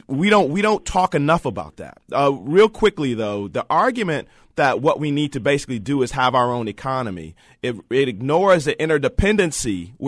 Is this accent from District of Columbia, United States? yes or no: no; Detroit, Michigan, United States; I did not live it because I grew up in and around Detroit